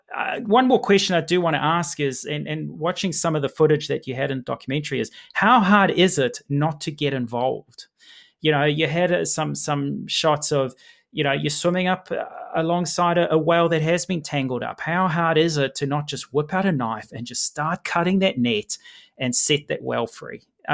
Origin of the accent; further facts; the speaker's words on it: South Africa; I come from South Africa.